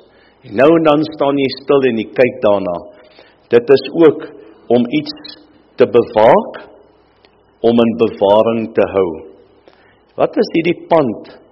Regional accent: Western Cape, South Africa; accent: Cape; want ek het mos 'n Kaapse aksent

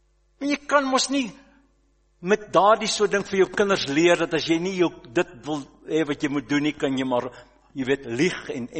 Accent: Kimberley, Northern Cape, South Africa; Ek het op Kimberley Boys High groot geword

